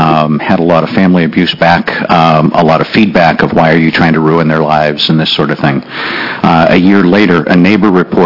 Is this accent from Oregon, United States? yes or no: yes; Ashland, Oregon, United States; I'm from Ashland, Oregon.